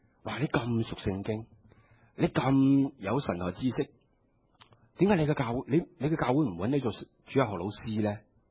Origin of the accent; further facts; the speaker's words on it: China; 但是犹太人的文化呢跟我们中国人的文化有些类似的。